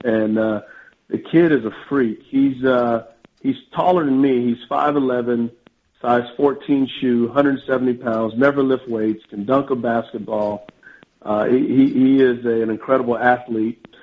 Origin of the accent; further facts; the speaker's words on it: Texas, United States; you know, I'm from Texas. I've seen snow one time in my life